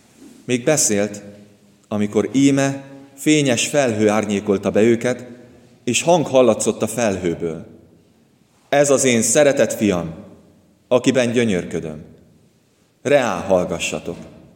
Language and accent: Hungarian; Monor, Pest, Hungary; Ugye én Monoron nőttem fel, és ott a Alföldnek, meg a Gödöllői Dombságnak a találkozásánál ott van az úgynevezett Strázsa-hegy